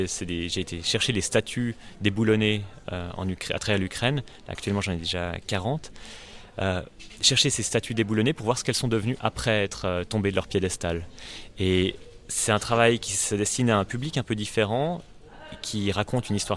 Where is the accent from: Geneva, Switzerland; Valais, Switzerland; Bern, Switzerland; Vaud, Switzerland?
Geneva, Switzerland; dans la ville voisine de Genève, ma ville natale.